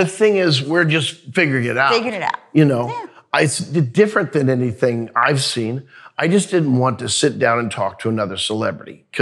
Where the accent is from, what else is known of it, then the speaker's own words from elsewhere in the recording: Missouri, United States; Now, I grew up in, central Missouri, so I didn't grow up eating Kansas City barb